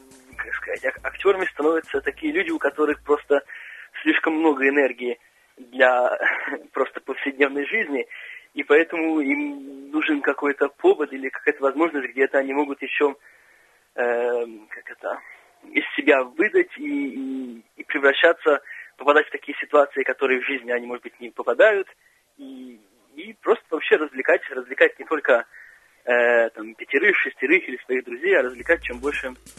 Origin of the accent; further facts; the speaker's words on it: Budapest, Hungary; Russian is a second language; из Будапешта.